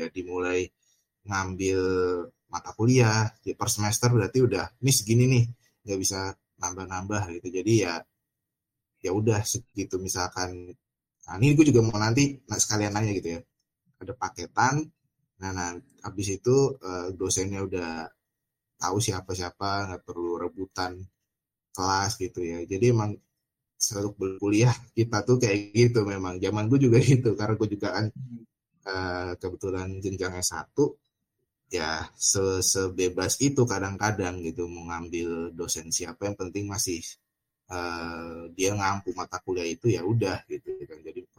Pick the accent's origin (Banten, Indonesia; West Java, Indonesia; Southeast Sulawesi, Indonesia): Banten, Indonesia; Tangerang; Tapi gue juga orang Tangerang gitu teman-teman yang dengerin episode kali ini. Gue orang Tangerang